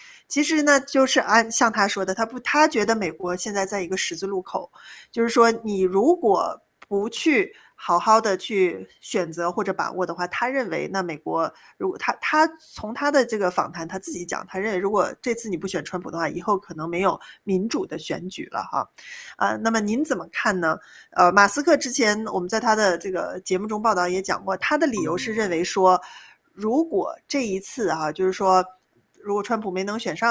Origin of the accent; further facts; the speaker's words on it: China; 我想这个作为从中国大陆来的朋友，我们也似乎有同感啊